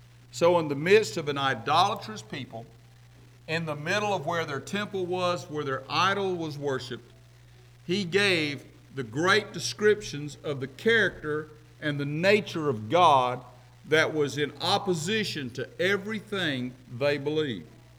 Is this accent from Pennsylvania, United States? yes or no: no; Arkansas, United States; Now, I'm from Arkansas, but I still know that's a long ways to read.